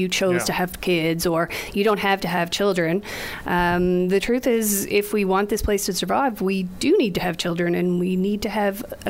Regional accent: Canada; one of our, you know, real truisms being a Canadian is education for all

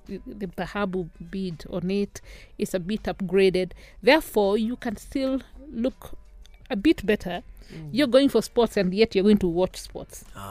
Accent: Kenya; I'm a Kenyan.

